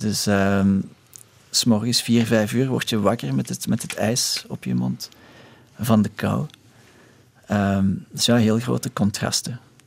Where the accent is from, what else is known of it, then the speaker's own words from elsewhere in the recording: Overpelt, Flanders, Belgium; now in Tokyo, Japan; zo hetzelfde als waar ik opgroeide in Limburg, in Overpelt.